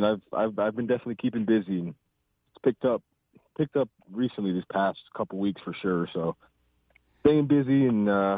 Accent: Pine Ridge, South Dakota, United States; But for me, I love growing up in Pine Ridge. You know, it's my home. It's always going to be my home.

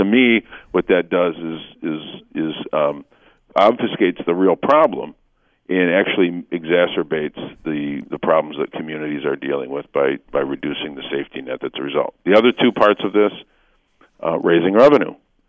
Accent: Flint, Michigan, United States; taking my hometown of Flint as the best example

